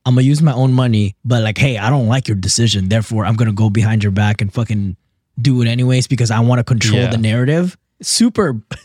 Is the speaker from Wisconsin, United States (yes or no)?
no; Dallas, Texas, United States; Dallas, sorry. The pretentious side of Texas.